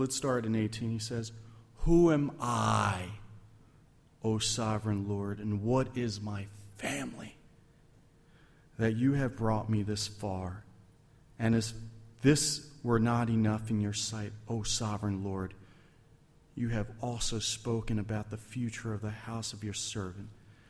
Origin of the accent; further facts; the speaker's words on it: Philadelphia, Pennsylvania, United States; I purposely go back to Philadelphia, my hometown, and I go to my little ghetto home